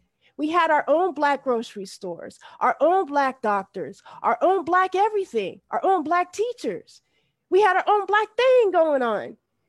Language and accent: English; Great Falls, Montana, United States; Well, you know, I'm 52, and I grew up in Great Falls, Montana, around all white people.